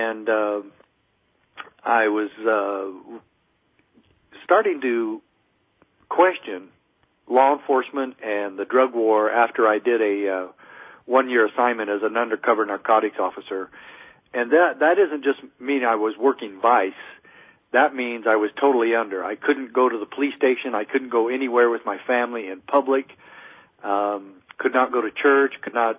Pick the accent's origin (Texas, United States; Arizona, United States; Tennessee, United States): Arizona, United States; I love it when BYU beats even my home state colleges of U of A or ASU.